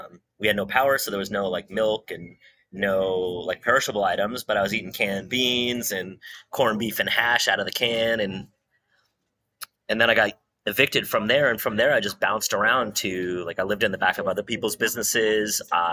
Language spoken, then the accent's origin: English; San Francisco, California, United States; So I was born in San Francisco, born and raised, and I stayed in San Francisco even all the way through till now.